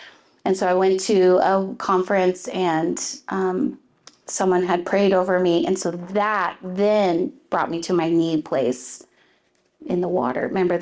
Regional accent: Klamath, United States; also born or lived in Springfield; So we grew up in Klamath, and then we moved away to Springfield.

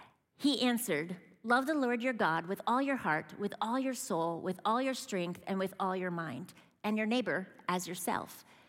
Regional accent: Midwest, United States; I actually remember hearing that in my childhood growing up in the Midwest, that kind of sentiment, that phrase.

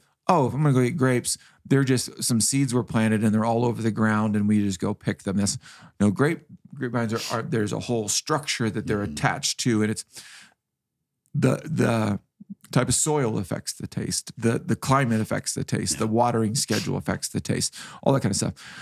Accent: Kansas, United States; also born or lived in Indiana; I grew up in Kansas and Indiana.

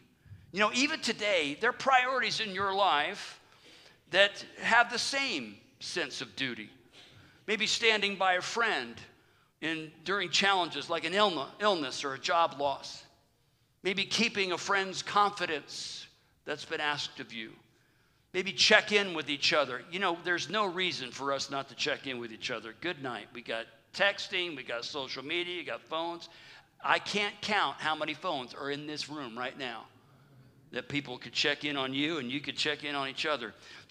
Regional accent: Berea, Ohio, United States; born there; You know, I was born in Berea.

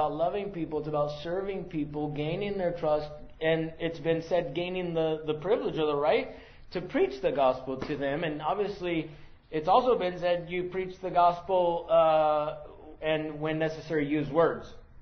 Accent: Idaho, United States; I'm from Idaho. I've been to the rodeo.

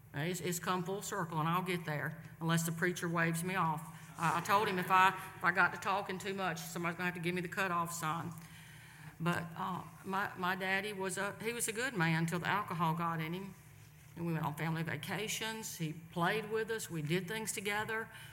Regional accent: Pendleton, South Carolina, United States; And like I told you, I was city girl. I was raised in Pendleton, went to school at Pendleton Elementary.

